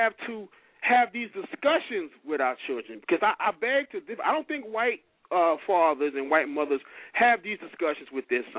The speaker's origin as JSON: {"language": "English", "town": "Chicago", "region": "Illinois", "country": "United States", "said": "Well, I'm from Chicago originally"}